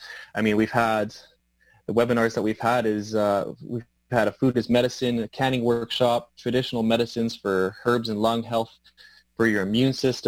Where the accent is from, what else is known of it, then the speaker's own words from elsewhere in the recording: Victoria, British Columbia, Canada; I'm a person that didn't grow up in my home nation. I grew up in Victoria here.